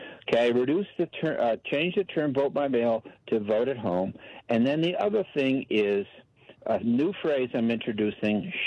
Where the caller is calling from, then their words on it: Washington, United States; I'm in Washington State